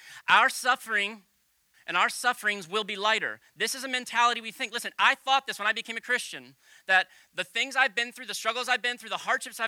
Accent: Tennessee, United States; born there; I was born in Tennessee, though. I'm very South Floridian, so I guess I get to talk that way.

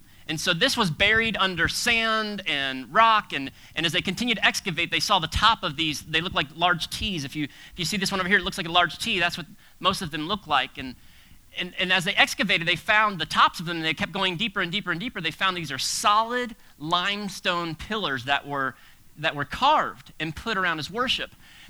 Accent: Florida, United States; now in South Carolina, United States; And I grew up in South Florida in public school.

